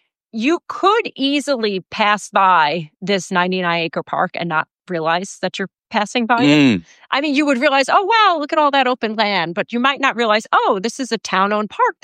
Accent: New York, United States; now in Hudson Valley, United States; I was born and raised on Long Island. I moved here pandemic, and you get what you get.

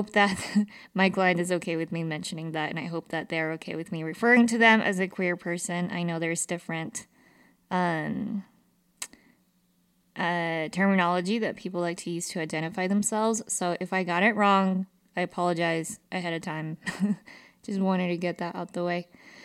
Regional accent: Salt Lake City, Utah, United States; especially myself growing up in Salt Lake City, Utah, which is a very, like, you're, as a Latina, I was just like a minority

